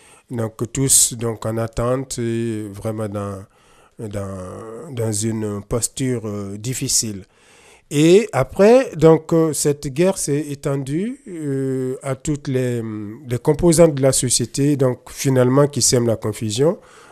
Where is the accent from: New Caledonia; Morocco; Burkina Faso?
Burkina Faso; first language Mooré; French is a second language; Au Burkina, ma langue maternelle, c'est le Moré, donc j'allais dire l'ethnie majoritaire, qui est installée sur le plateau central. Donc on est un pays du plateau.